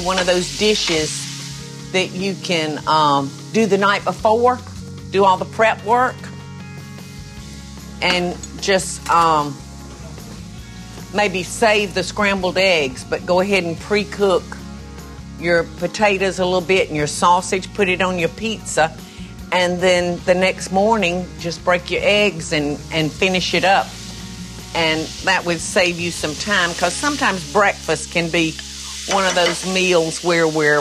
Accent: Albany, Georgia, United States; So anyway, Don grew up in Lakeland, Florida, and of course I grew up in Albany, Georgia.

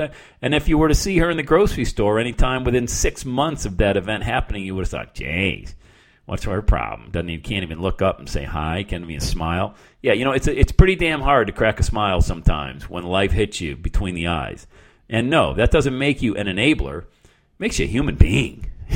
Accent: Bradford, Pennsylvania, United States; I grew up poor in Bradford, PA, you know. Mom was on welfare

